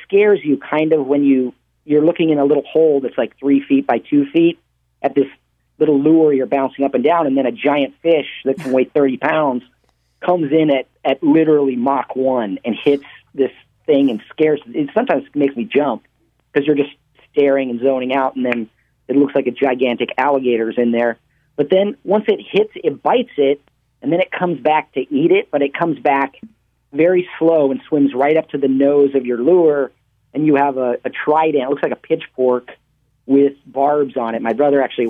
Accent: Havre, Montana, United States; I'm from Havre, Montana. My wife to the second nicest restaurant in Havre, Montana, and you get 7 courses.

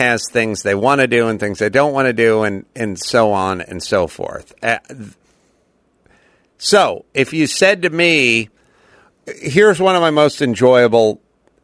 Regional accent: California, United States; growing up in the San Fernando Valley, that just means you love yourself some sporting goods, man.

